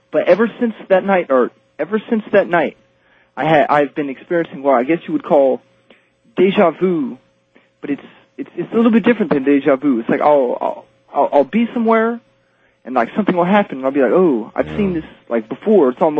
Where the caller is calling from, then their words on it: Indianapolis, Indiana, United States; Hi, I'm calling from Indianapolis